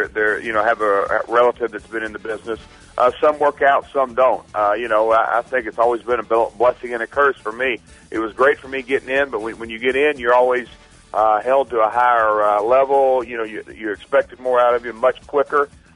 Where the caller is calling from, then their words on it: Nashville, Tennessee, United States; I am calling from Music City, USA.